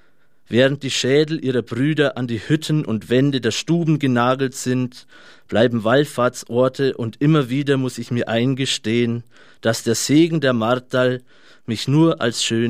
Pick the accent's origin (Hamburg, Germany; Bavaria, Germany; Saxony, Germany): Bavaria, Germany; Raitenhaslach; Ist einer aus meiner alten Heimat, der in Reiten-Haslach, eine sehr alte Klosteranlage